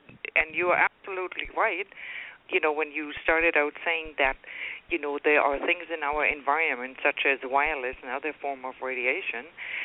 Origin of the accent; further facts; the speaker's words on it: Germany; English is a second language; now in North America; People in North America, I'm from Germany, and I'm not going to apologize for it.